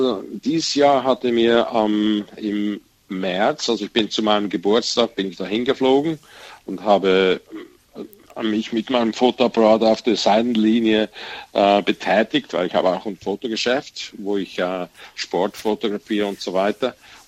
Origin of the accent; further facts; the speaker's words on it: Zurich, Switzerland; Wir haben das Schützenfest ursprünglich von Zürich selber, und das ist meine Heimatstadt